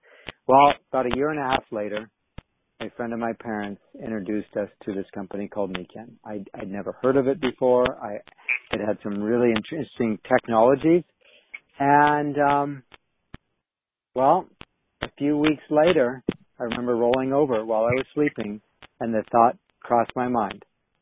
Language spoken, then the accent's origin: English; Portland, Oregon, United States; now in Corbett, United States; I'm from Portland, Oregon, or actually we live in Corbett.